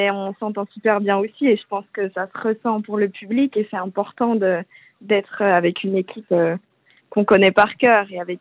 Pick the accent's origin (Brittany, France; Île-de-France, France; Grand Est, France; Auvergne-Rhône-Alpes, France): Auvergne-Rhône-Alpes, France; Annecy; parce qu'on en entend parler depuis qu'on est petite, parce qu'on vient de pas loin finalement, on vient d'Annecy